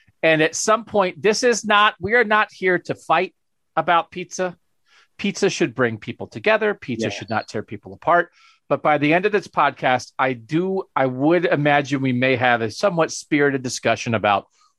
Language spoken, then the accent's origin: English; Pennsylvania, United States; so I'm originally from the East Coast. People on the East Coast have strong pizza opinions. Yeah. I grew up in a town in Pennsylvania where we weren't pizza experts